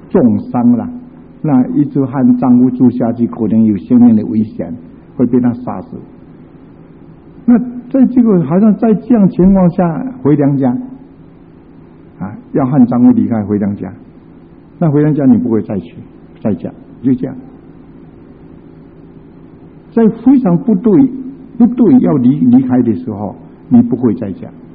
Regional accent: China; 以前我们小时候像一些乡下地方啊

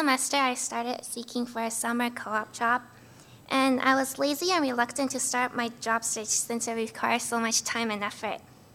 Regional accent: Vancouver, British Columbia, Canada; I'm from Vancouver, and I'm a third-year business student.

